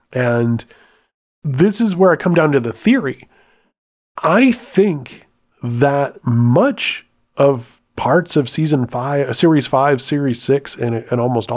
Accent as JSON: {"language": "English", "region": "the South", "country": "United States", "said": "because I'm an American and I'm from the South"}